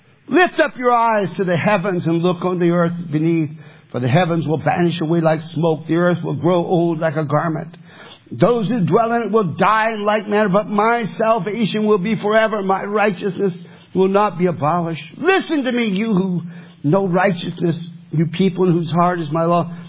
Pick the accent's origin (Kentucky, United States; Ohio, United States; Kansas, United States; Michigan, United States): Michigan, United States; also born or lived in Tennessee; I came from Michigan and by way of Tennessee to a Bible college.